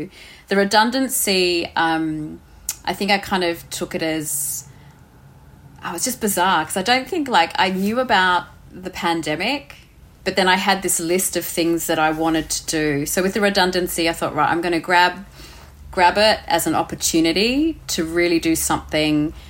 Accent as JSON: {"language": "English", "country": "Australia", "said": "I always loved being Australian and coming from Australia and Australia in general"}